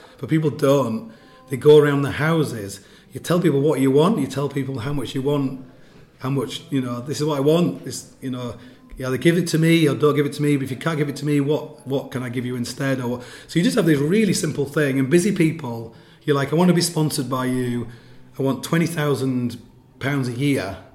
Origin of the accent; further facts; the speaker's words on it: England, United Kingdom; I'm like, I'm from England.